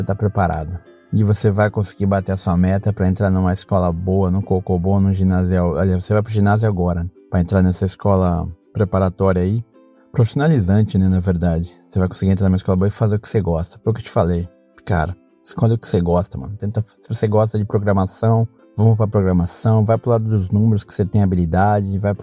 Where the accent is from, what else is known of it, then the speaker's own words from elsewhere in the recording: Brazil; Embora eu sempre fale que nós somos brasileiros, né?